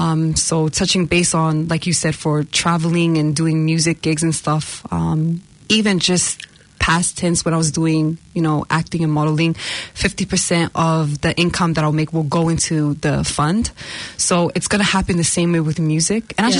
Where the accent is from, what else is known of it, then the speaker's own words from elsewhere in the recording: Salt Lake City, Utah, United States; I was raised in America, and yeah, so shout out to Glendale 104, Salt Lake City. That's where I'm from.